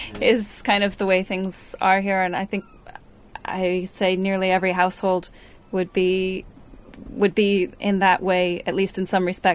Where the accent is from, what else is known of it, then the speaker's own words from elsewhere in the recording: Wisconsin, United States; now in Ireland; I'm a blow-in. I'm from Wisconsin originally, the States.